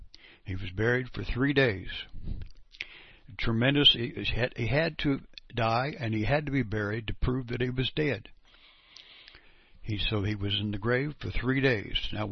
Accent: Perry, Kansas, United States; I'm from Perry, Kansas. I'm a 70-year-old man that believes in the gospel.

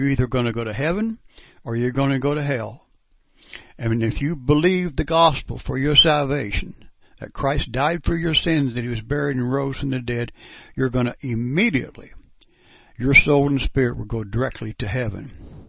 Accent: Perry, Kansas, United States; I'm from Perry, Kansas

